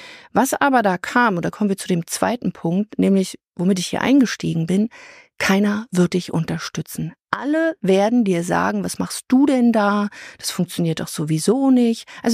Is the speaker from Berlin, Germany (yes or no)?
yes; Berlin, Germany; Ich bin nämlich aus Berlin.